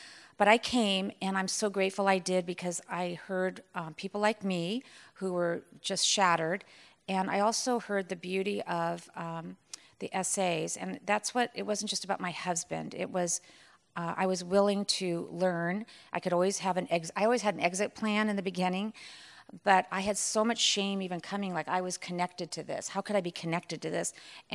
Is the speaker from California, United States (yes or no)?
yes; Carlsbad, California, United States; I'm from Carlsbad, San Diego